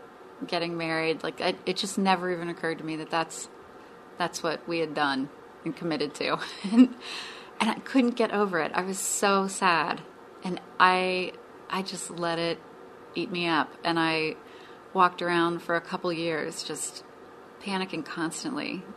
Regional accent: Cincinnati, Ohio, United States; And then I'm from Cincinnati, and when I was a kid, we had an aquarium at the zoo that no longer exists

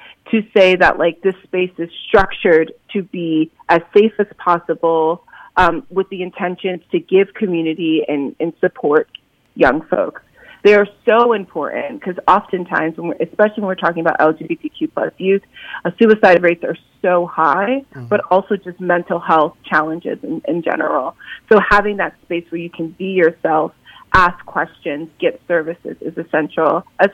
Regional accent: Allentown, Pennsylvania, United States; I use she and they pronouns. I was born and raised in Allentown.

